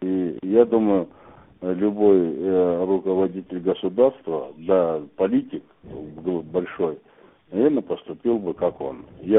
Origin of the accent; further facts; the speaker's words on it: Kazakhstan; Так уж судьба мне сделала такой подарок, что в Казахстане я, как первооткрыватель космоса казах, я эти две даты отмечаю.